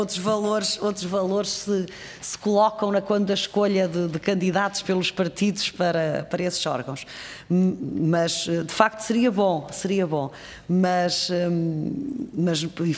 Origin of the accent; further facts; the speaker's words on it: Norte, Portugal; apesar de ser autarca no Norte, portanto não estou, nem sou de Lisboa nem do Alentejo, sou mais do Norte